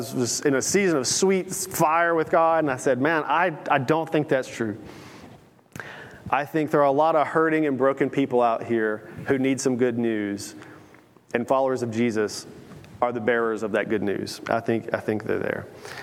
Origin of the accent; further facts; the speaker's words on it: Tennessee, United States; I come from Middle Tennessee, by the way, so it's a different world, lovely world.